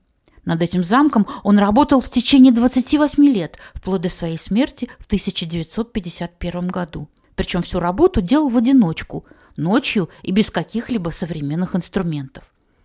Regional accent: Latvia; узнав, что я из Латвии

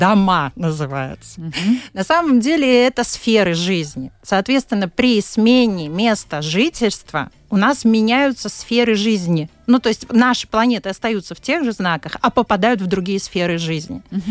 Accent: Latvia; also born or lived in Kazakhstan; Но я родилась в Казахстане. Родители меня перевезли в Латвию, когда я была ребенком.

